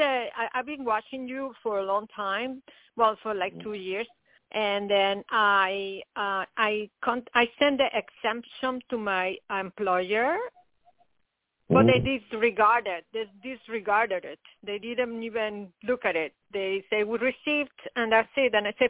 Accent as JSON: {"language": "English", "country": "Mexico", "lives_now": "New York City, United States", "said": "I'm from Mexico, and I live in New York City, and that's the other thing."}